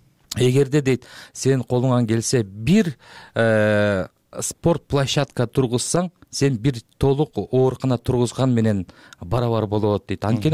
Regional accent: Toktogul, Jalal-Abad Region, Kyrgyzstan; эмне үчүн менин киндик каным тамган жерге жасабашым керек? Ошол үмүттө, анткени Токтогул бир гана Токтогул шаары же район эмес, толугу менен Кетментөө өрөөнү информациялык вакуумдун.

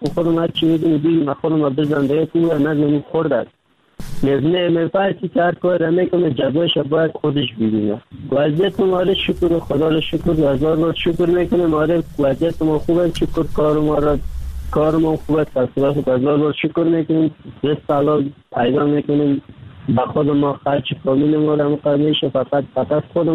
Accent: Kabul, Afghanistan; moved away; also born or lived in Pakistan; آمدم از کابل آمدم مرا نیمروز آورد.

